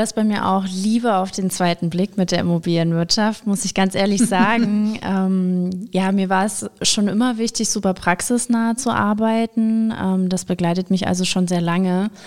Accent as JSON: {"language": "German", "town": "Dresden", "region": "Saxony", "country": "Germany", "moved": "as an adult", "said": "Also ich komme ja aus Dresden und bin damals dann wirklich mit 18 schon das erste Mal nach Düsseldorf gegangen"}